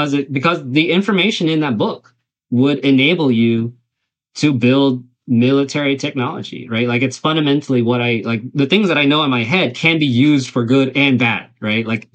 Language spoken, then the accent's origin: English; United States; As an American, as a Vietnamese American who lives, you know, I have U.S. citizenship and anything like